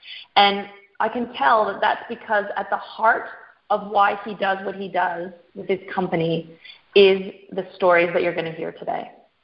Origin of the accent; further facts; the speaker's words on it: Canada; now in Australia; I am originally from Canada, and so welcome all the Canucks to the call.